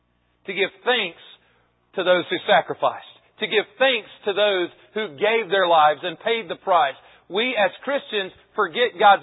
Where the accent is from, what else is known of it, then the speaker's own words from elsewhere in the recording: Alabama, United States; because we're from Alabama, we look and we focus on